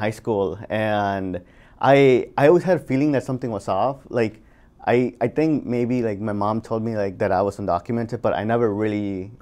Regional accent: New Jersey, United States; also born or lived in Lima, Peru; I was born in Lima, Peru, grew up in New Jersey, and currently I'm a PhD student at Yale studying molecular biochemistry and biophysics.

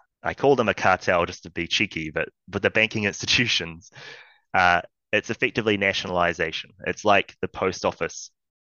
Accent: New Zealand; it would be super useful for me as a New Zealander earning New Zealand dollars, spending New Zealand dollars here.

